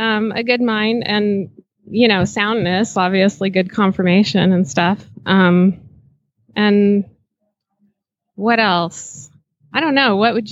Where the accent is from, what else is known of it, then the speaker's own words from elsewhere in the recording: Salt Lake City, Utah, United States; Salt Lake City.